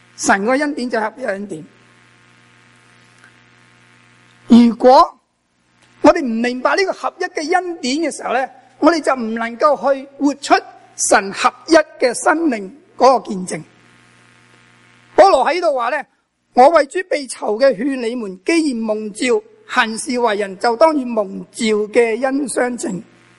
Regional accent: China; 我们中国人会不会得到福音呢？

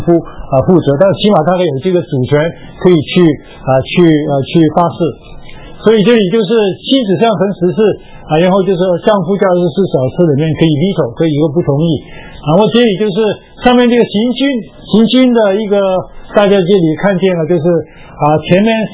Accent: Guangdong, China; 我们东方人里面，就是我们东方里面，我们广东人这南方人可能比较肮脏

